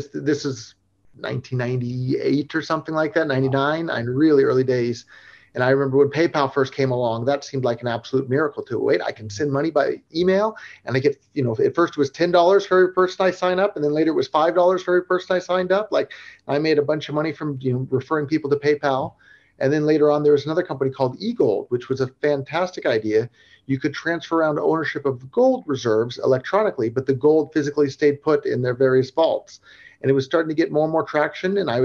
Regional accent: California, United States; Yeah, I grew up in Silicon Valley and was around computers my whole life

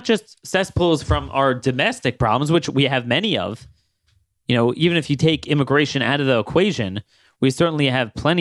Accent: Baltimore, Maryland, United States; You know, growing up in the Baltimore area, we always looked at Frederick as the refuge from all this.

